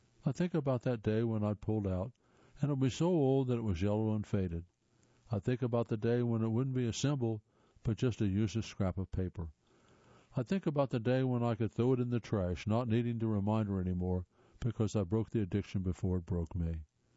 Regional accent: Brunswick, Georgia, United States; Willie's Weenie Wagon in my hometown of Brunswick, Georgia, was my third place for a lot of years.

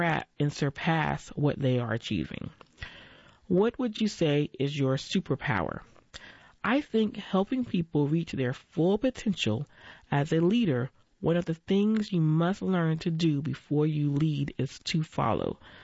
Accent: Atlanta, Georgia, United States; What was your upbringing like? I was raised in Atlanta. My mother worked in my father's office.

